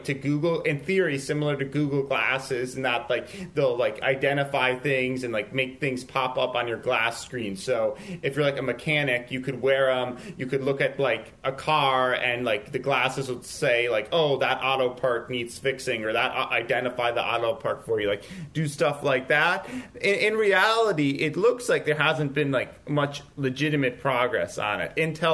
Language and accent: English; Rochester, New York, United States; So they're actually from my hometown of Rochester, New York.